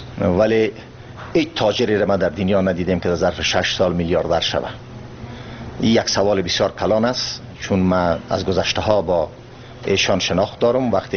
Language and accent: Persian; Afghanistan; ما افغانستان کشورم است، وطنم است